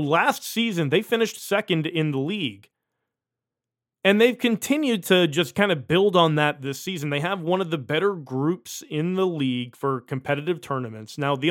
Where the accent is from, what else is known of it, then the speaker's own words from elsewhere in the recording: United States; I know we always want the United States to win. I'm American.